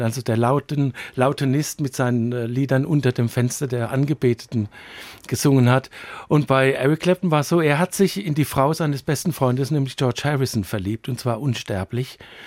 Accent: Rimbach, Hesse, Germany; Und ich war in der Gitarrenstunde bei uns in Rimbach im Odenwald

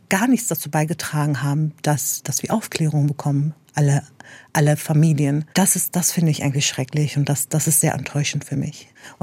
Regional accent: Dortmund, North Rhine-Westphalia, Germany; Deutschland ist einfach meine Heimat und Dortmund ist mein Zuhause.

